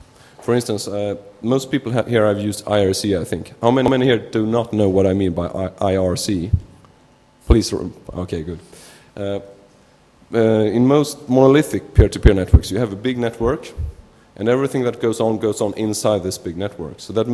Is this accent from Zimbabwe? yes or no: no; Sweden; English is a second language; I'm from Sweden, but I speak German too